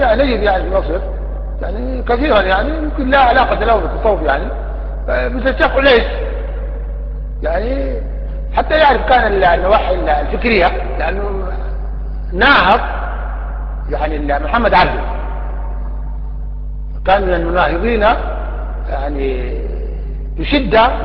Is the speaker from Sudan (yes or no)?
yes; Sudan; يعني مثل عندنا في السودان